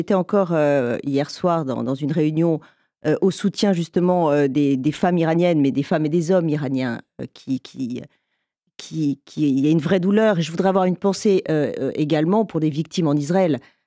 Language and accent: French; Paris, Île-de-France, France; moi, je suis une Parisienne de toujours, je n'ai jamais quitté Paris plus d'un mois dans ma vie.